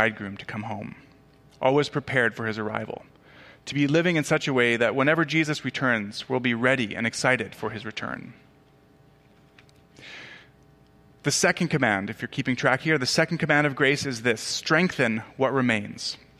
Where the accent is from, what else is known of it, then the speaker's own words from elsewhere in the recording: Tanzania; Where I grew up in Tanzania, this was actually quite common.